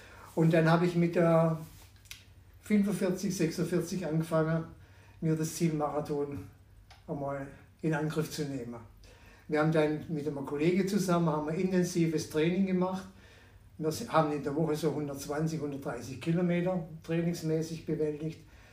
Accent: Heilbronn, Baden-Württemberg, Germany; now in Thalheim, Germany; ich komme ja eigentlich aus Heilbronn, nach dem Umzug nach Thalheim habe ich hier wieder angefangen, intensiv wieder zu trainieren

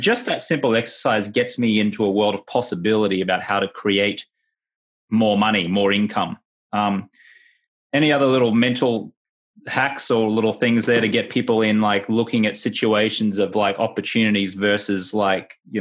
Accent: Australia; now in United States; I'm a dual citizen. I live in America, and I'm an American citizen and I'm an Australian citizen. Born and raised in Australia, became a US citizen about 7 years ago.

